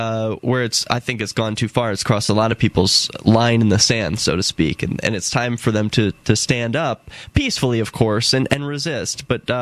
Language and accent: English; Philadelphia, Pennsylvania, United States; now in Keene, United States; I'm from Philadelphia originally. Now that I'm up in Keene, New Hampshire, it's much more fertile soil to work with.